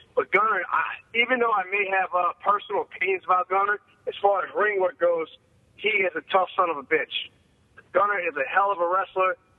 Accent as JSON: {"language": "English", "region": "the South", "country": "United States", "said": "I mean, we're from different areas, but we're both from the South, so we got that connection."}